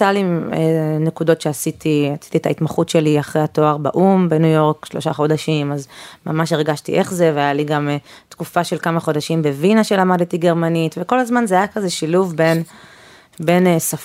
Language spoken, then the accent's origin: Hebrew; Rehovot, Central District, Israel; במקור אני מרחובות, ותמיד ככה אהבתי מוזיקה ומחול